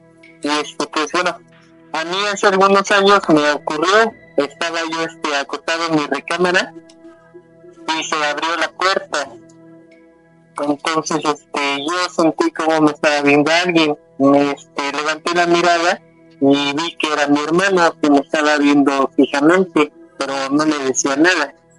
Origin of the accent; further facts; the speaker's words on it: Teziutlán, Puebla, Mexico; Yo soy originario de Teciutlán, Puebla.